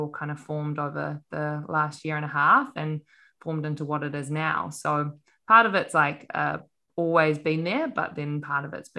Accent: Auckland, New Zealand; but I'm from Auckland.

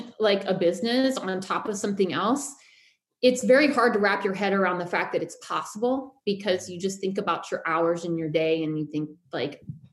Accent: Pennsylvania, United States; now in California, United States; I grew up in Pennsylvania. I moved around different states over time. I always loved to travel. Ended up on the Golden Coast of California

